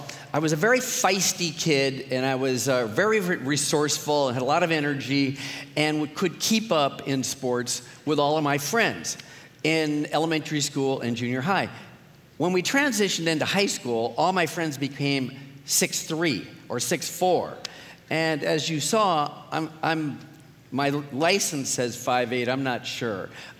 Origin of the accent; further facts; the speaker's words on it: Los Angeles, California, United States; So, first of all, I'm from Los Angeles. I'm from the San Fernando Valley, the flat part, the...